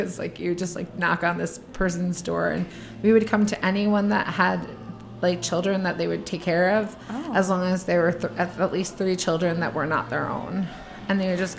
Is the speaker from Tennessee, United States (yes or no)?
no; New Jersey, United States; and I am from New Jersey originally, so this is like coming home, but you know, with some distance.